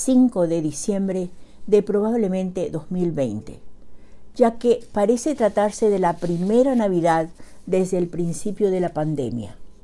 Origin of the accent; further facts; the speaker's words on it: Paraguay; now in Bedford, United States; llego hasta ustedes desde Bedford, Massachusetts, con otro relato de la cosecha narrativa de mi país natal, Yeretamí, Paraguay, corazón de América del Sur.